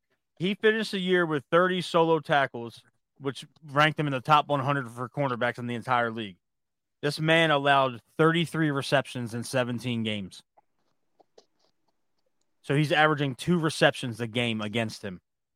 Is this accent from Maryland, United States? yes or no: yes; Baltimore, Maryland, United States; I'm from Baltimore. I know what it means. I hear it every day in my life.